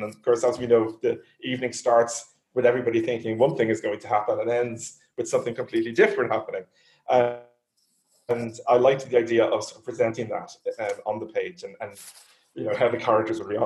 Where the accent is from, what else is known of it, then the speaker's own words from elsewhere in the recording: Dublin, Leinster, Ireland; growing up in Dublin